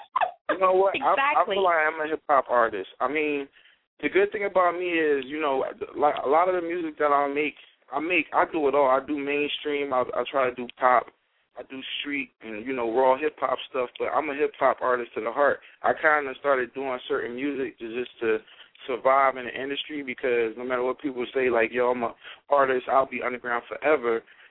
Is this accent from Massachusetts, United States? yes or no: no; Philadelphia, Pennsylvania, United States; now in Miami, United States; I'm from Philadelphia. I live in Miami. Miami people show me love, so I've been here for 3 years